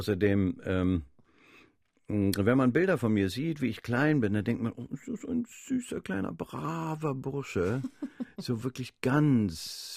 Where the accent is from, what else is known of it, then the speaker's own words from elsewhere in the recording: Berlin, Germany; born there; now in Hamburg, Germany; Bahntechnisch bin ich auch immer noch Berliner und zwei Herzen schlagen natürlich in meiner Brust.